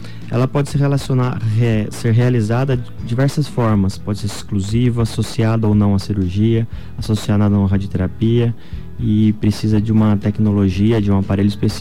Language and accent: Portuguese; Guaratinguetá, São Paulo, Brazil; Exato, sou lá do estado de São Paulo, interior de São Paulo, chama Guaratinguetá, na terra de Frei Galvão.